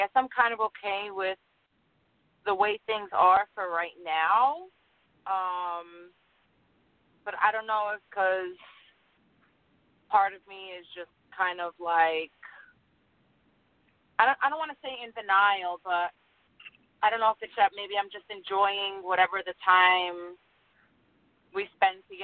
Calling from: Queens, New York, United States; I'm calling from Queens.

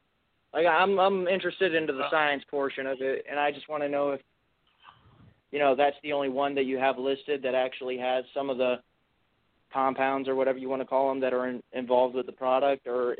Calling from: Florida, United States

